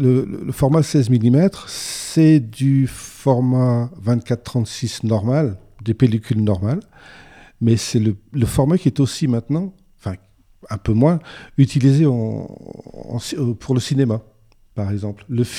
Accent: Berck-sur-Mer, Hauts-de-France, France; moved away as an adult; also born or lived in United Kingdom; À l'origine, je suis du Pas-de-Calais. J'habitais à Berck-sur-Mer. Et j'ai émigré en Grande-Bretagne pendant 25 ans.

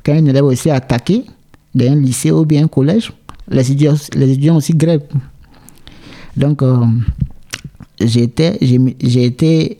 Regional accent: Côte d’Ivoire; comme on le dit chez nous en Côte d'Ivoire

